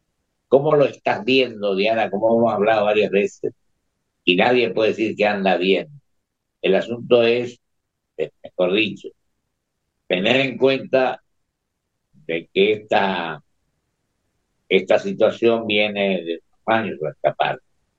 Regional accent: Argentina; por encima de los sectores somos argentinos

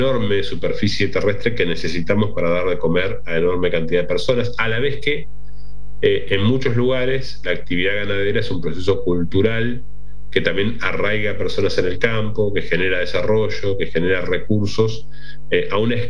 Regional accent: General Madariaga, Buenos Aires Province, Argentina; yo soy de General Madariaga, un pueblo netamente ganadero, y yo recuerdo cuando era chico iba mucho al campo con mi padre, que era plomero y arreglaba molinos.

